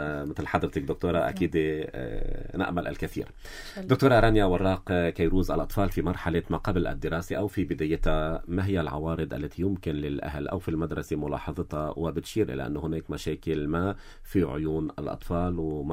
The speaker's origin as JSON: {"language": "Arabic", "country": "Lebanon", "said": "خصوصي نحن كلبنانيين"}